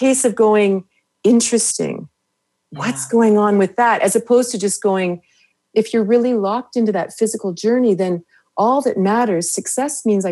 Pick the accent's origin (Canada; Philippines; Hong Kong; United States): Canada; I like being Canadian. It's good.